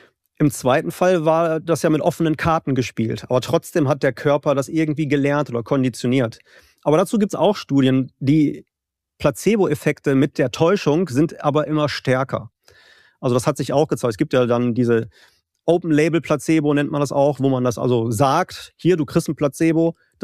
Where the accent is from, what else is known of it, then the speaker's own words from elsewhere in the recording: Essen, North Rhine-Westphalia, Germany; Es gibt auch da noch aus meinem Heimatort von der Uniklinik Essen eine interessante Untersuchung.